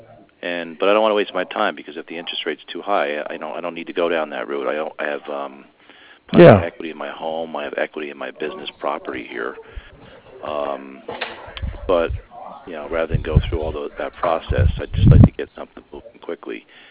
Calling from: Roselle Park, New Jersey, United States; Roselle Park, Union County.

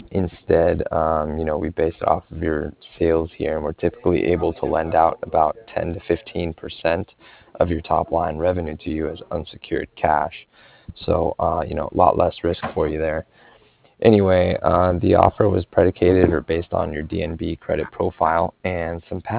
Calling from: Cardiff, Wales, United Kingdom; Yeah, this is … from Cardiff.

